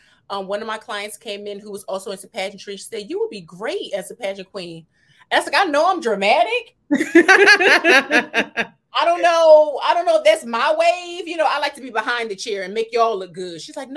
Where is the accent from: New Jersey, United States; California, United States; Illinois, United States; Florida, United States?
New Jersey, United States; Trenton; Sure. So born and raised in Trenton, New Jersey. I am the oldest of two.